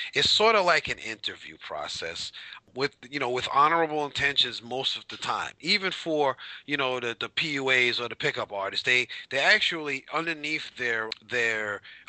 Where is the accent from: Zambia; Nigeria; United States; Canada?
United States; Bronx, New York; I'm the love coach. And a little bit about my background. I am from the Bronx, go Yankees.